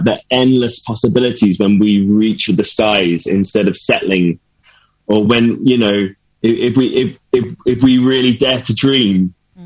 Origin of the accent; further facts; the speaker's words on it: Brighton, South East England, United Kingdom; I've gigged all over Brighton, and that's really been my musical education, you know, growing up in Brighton.